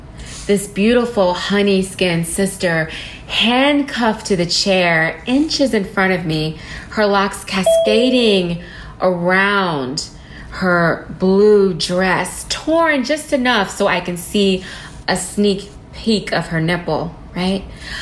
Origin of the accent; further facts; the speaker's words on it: the South, United States; I am from the South, so your accent makes me feel right at home, and I might slip into mine with the whiskey.